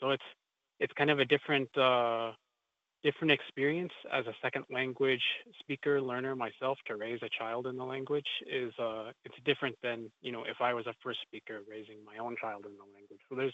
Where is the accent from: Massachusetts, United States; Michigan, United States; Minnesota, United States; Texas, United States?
Minnesota, United States; Red Lake Nation; now in Cloquet, United States; I'm Eagle Clan from Red Lake Nation and currently living in Cloquet, Minnesota.